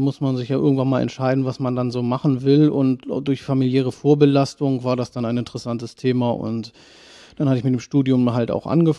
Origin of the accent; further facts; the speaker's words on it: Schwarzenbek, Schleswig-Holstein, Germany; ja, also ich wohne schon immer in Schwarzenbek, bin hier auch zur Grundschule gegangen